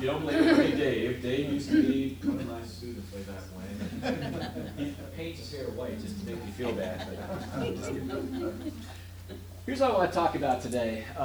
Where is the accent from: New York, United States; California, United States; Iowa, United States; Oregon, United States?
Iowa, United States; I'm from Iowa.